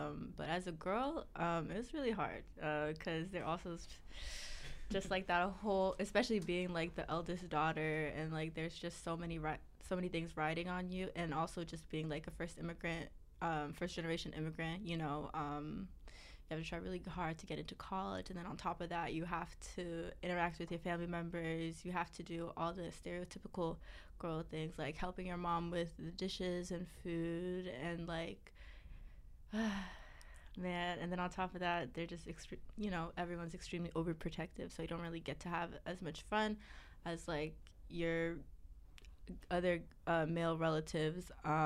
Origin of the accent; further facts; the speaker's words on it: Silver Spring, Maryland, United States; I am from Silver Spring, Maryland, and I go to Syracuse University in New York.